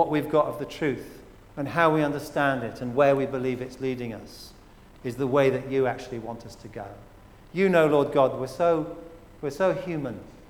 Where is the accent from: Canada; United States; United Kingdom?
United Kingdom; Poole, South West England; also born or lived in London; Actually, I was born in London. I only lived there for a year, and then my parents went to Poole. And I grew up in Poole.